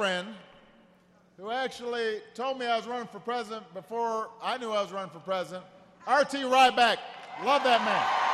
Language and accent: English; Hawaii, United States; I grew up in Hawaii. We do not have hockey in Hawaii.